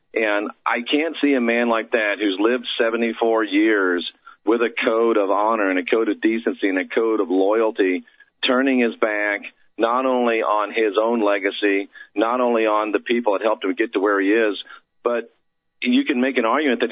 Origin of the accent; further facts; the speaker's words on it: the South, United States; You mentioned I'm from the South. We got a story in the South called Br'er Rabbit.